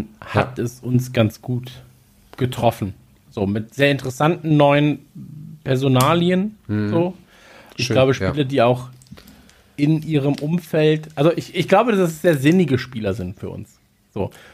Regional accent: North Rhine-Westphalia, Germany; Ich meine, wir kommen ja aus Nordrhein-Westfalen

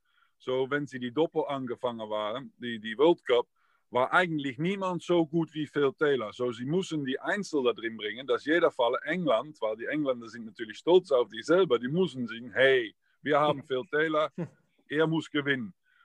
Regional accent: Netherlands; German is a second language; Bei uns in Holland sind wir natürlich auch nicht froh, dass Michael van Gerwen nicht die Spitze ist, wie er gewohnt ist.

